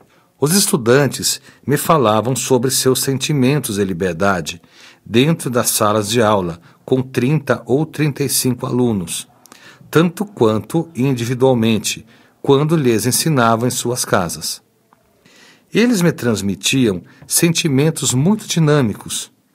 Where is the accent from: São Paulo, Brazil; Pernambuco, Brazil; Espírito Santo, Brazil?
Pernambuco, Brazil; Jaboatão; born or raised there; also born or lived in Recife